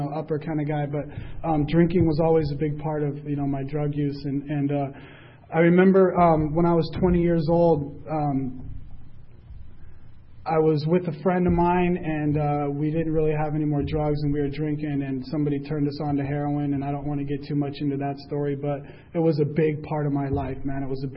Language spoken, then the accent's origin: English; La Mesa, California, United States; I grew up over here in La Mesa, and then in between Tijuana and La Mesa is where I lived, and then at like 16 or 17 years old, I moved downtown, and I lived downtown and on 10th and Market around that area